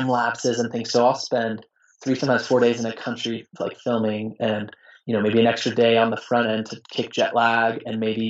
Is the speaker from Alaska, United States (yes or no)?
no; Colorado, United States; So that means even trying to get more weddings in my home state